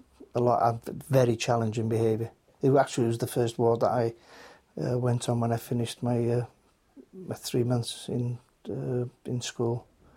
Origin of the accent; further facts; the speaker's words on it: Bangor, Wales, United Kingdom